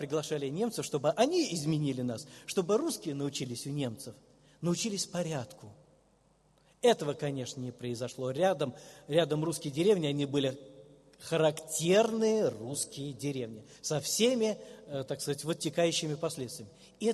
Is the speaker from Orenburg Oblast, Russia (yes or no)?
yes; Orenburg Oblast, Russia; Мое детство прошло в Оренбургских степях.